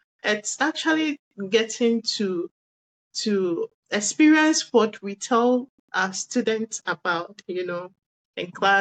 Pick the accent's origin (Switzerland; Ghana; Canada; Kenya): Ghana; It's just that in Ghana, as small businesses and also as Ghanaian businesses, you actually do not have so much support from the state